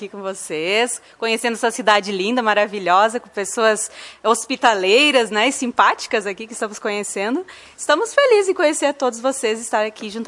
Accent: Francisco Beltrão, Paraná, Brazil; Eu sou de Francisco Beltrão, no Paraná.

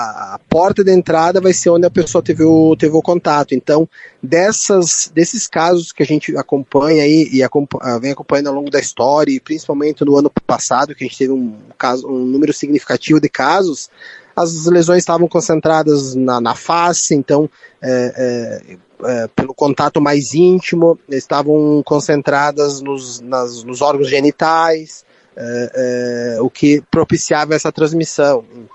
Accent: Rio Grande do Sul, Brazil; Para nós que somos do interior do Rio Grande do Sul

